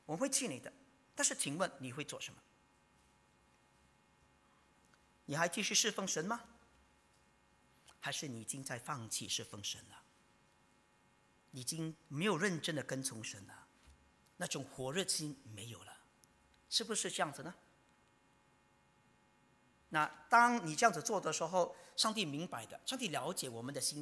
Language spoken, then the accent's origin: Chinese; Singapore; 我们新加坡人就会很害怕。